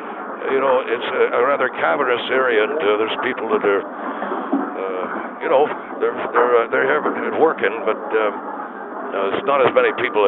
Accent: Laval, Quebec, Canada; I'm from a place called Laval.

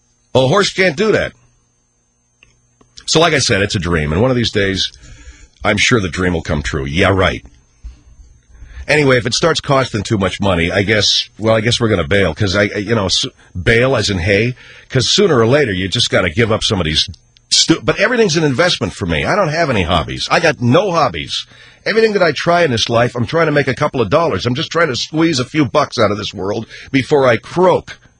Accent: Arcadia, California, United States; I grew up out in Arcadia. I used to see that place when they had 80,000 people for a race.

